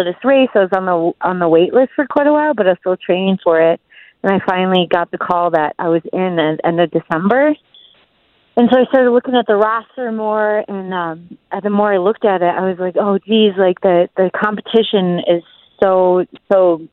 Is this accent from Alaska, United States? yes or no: yes; Fairbanks, Alaska, United States; I'm from Fairbanks, Alaska.